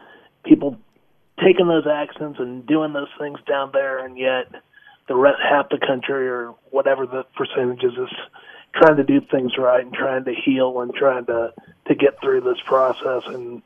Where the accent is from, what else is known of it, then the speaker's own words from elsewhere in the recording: Kansas, United States; I'm born and raised in Johnson County, and I've never been to the Lake of the Ozarks.